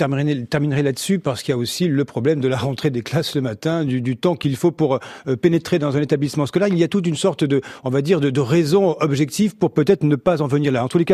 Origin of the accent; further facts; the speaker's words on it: France; chez nous en France